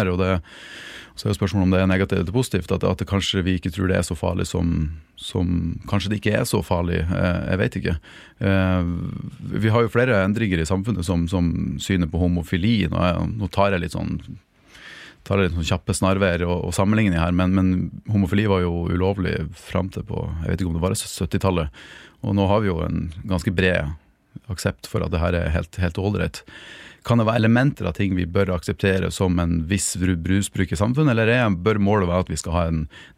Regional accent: Mosjøen, Nordland, Norway; Jeg husker jeg kommer fra Mosjøen, og da tente vi bål midt på fotballbanen.

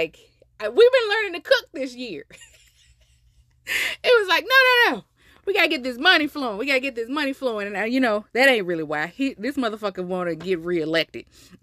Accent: Texas, United States; So, I am a Texan. Born and motherfucking raised. And I fucking hate it here.

